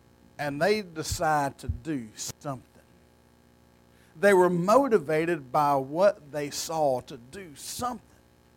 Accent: Bogue Chitto, Mississippi, United States; Now, I'm from Bogachita, Mississippi. Yeah, I pastor a church in Loosedale, but I was raised in Bogachita, Mississippi. That's an Indian name for Little River. We live so far out in the woods

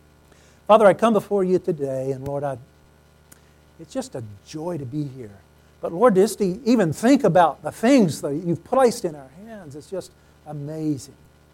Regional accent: Mississippi, United States; I grew up in Mississippi, and the last thing your parents ever tell you before you leave the house is, watch out for snakes.

